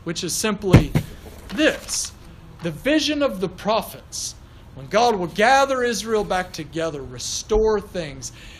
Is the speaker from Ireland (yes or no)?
yes; Ireland; I'm an Irish. We save civilization.